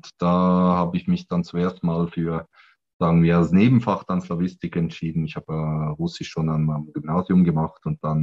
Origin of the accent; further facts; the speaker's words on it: Switzerland; now in Lithuania; Ich habe nur die Schweizer Staatsbürgerschaft. Ich bin ein Schweizer in Litauen oder Exilschweizer oder wie das sagt, Auslandschweizer ist ja viel schöner.